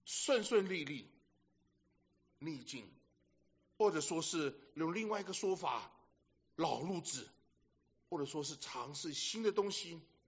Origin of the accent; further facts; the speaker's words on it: China; 我们中国人讲五子登科嘛